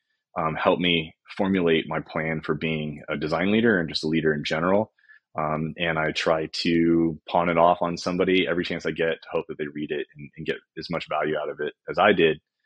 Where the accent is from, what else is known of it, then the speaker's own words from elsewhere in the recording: McKinney, Texas, United States; now in Austin, United States; So I grew up in a town called McKinney, Texas, which is about 35 miles north of Dallas.